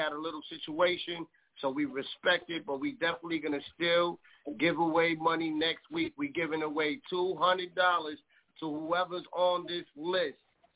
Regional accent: Bronx, New York, United States; Oh, you going to my hometown? Shout out to the BX.

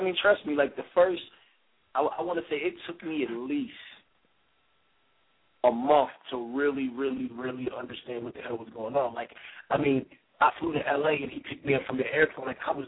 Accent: Phoenix, Arizona, United States; also born or lived in Pennsylvania; Yeah, I was born in Pennsylvania, but I was raised in Phoenix.

